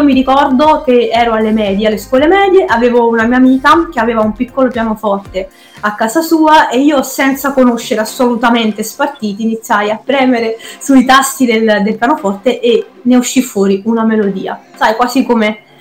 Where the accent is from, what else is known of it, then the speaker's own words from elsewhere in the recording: Naples, Campania, Italy; io andai con mio padre in una zona che si trova nei pressi del conservatorio, io sono di Napoli